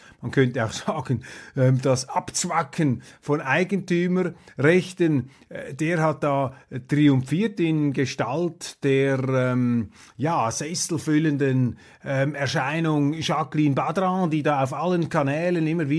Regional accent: Switzerland; Und das ist genau die Gefahr, der wir auch als Schweizer gegenüber sehen uns

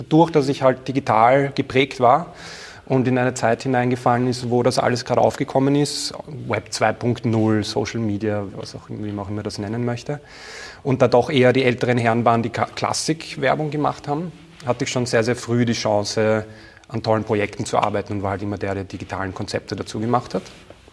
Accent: Vienna, Austria; Ich bin in Wien im zweiten Bezirk aufgewachsen

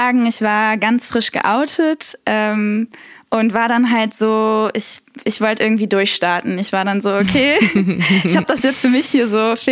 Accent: Cologne, North Rhine-Westphalia, Germany; Ich bin Kölnerin

